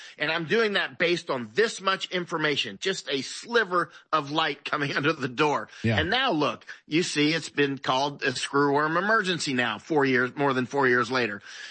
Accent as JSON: {"language": "English", "region": "Florida", "country": "United States", "tie": "born or raised there", "said": "I grew up in Florida. I've been all over America when I was younger"}